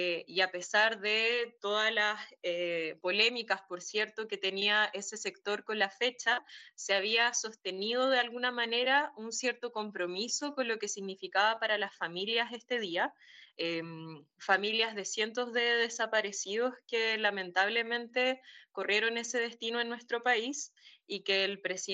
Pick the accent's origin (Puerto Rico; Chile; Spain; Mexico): Chile; lamentablemente ha tomado mucho terreno en los últimos años en Chile. Desde el retorno a la democracia en mi país ha habido distintos gobiernos